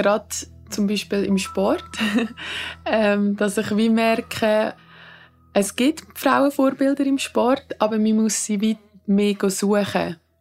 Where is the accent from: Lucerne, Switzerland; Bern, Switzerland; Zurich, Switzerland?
Lucerne, Switzerland; Ich bin im Tribschen aufgewachsen, in der Stadt Luzern.